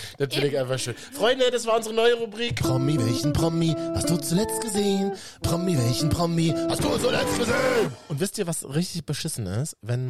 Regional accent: Berlin, Germany; Als Berliner guckst du ja extra weg

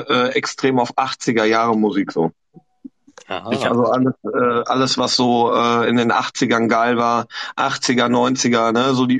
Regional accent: Winterberg, North Rhine-Westphalia, Germany; ich komme ja aus Winterberg, das ist ja kein Geheimnis.

